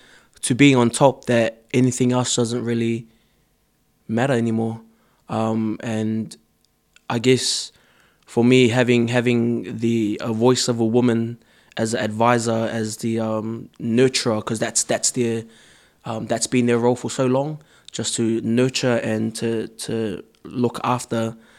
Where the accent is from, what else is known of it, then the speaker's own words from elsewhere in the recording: New Zealand; also born or lived in Samoa; I was born in Samoa, but I moved there when I was four. So pretty much my whole life was pretty much in New Zealand, really.